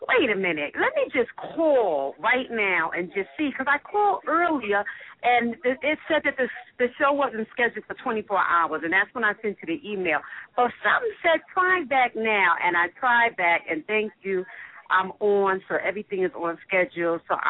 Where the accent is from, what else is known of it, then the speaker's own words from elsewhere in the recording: Brooklyn, New York, United States; Well, I'm from Brooklyn, New York, and I am divorced.